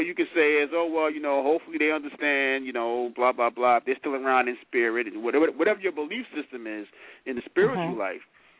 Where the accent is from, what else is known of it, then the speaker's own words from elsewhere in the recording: Brooklyn, New York, United States; a lot of those people whom we grew up with in Brooklyn, Crown Heights and so forth